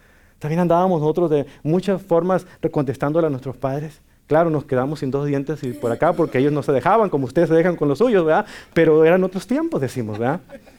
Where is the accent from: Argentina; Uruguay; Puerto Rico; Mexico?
Mexico; como decimos en mi tierra mexicana